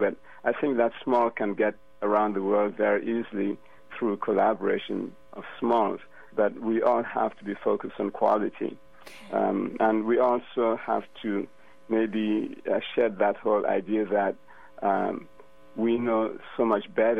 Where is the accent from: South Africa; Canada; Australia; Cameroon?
Cameroon; now in Atlanta, United States; I'm a small farmer, even though I'm calling from Atlanta. I'm from Cameroon. I have a farm in Cameroon.